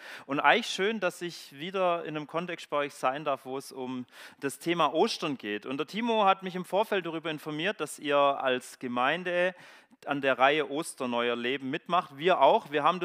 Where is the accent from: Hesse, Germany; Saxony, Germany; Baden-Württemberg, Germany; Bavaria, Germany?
Baden-Württemberg, Germany; ich komme ja aus dem Schwarzwald, aus dem Schwäbischen